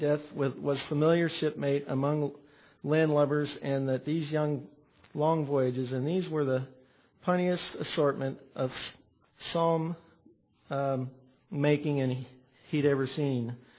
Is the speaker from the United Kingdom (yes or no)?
no; Canada; moved away as an adult; not being an American citizen, I wasn't allowed to stay here. I was on a student visa, I was on a temporary visa, so I had to return back to Canada.